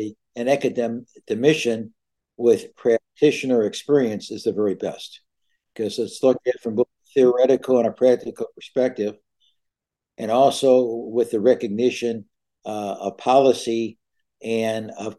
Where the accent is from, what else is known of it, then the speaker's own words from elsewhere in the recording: Detroit, Michigan, United States; born there; I was born in Detroit, Michigan. That's in the Midwest in the United States.